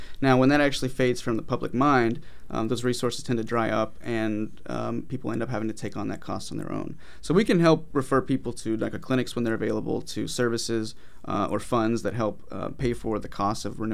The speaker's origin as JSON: {"language": "English", "region": "Georgia", "country": "United States", "said": "I'm from Georgia and my family's still from the South."}